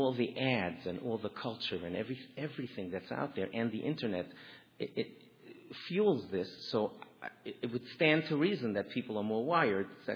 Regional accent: Belle Harbor, New York, United States; I grew up in Bell Harbor, Queens. I rode the bus home every day by myself from Yeshiva, from Brooklyn.

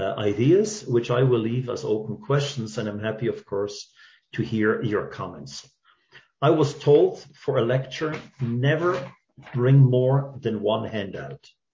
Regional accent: Switzerland; English is a second language; I grew up in Switzerland

